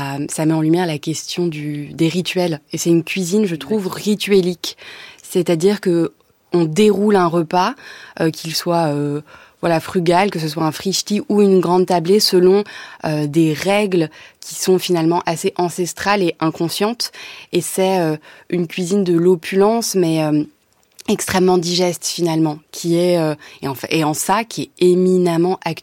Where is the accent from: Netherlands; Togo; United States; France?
France; Paris, Île-de-France; born there; je suis née à Paris de deux parents qui sont algériens, ma mère d'Alger, mon père de Kabylie.